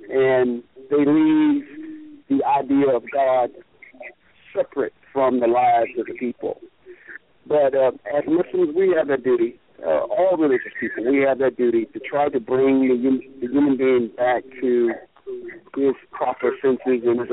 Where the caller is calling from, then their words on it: Orlando, Florida, United States; in Orlando, Florida.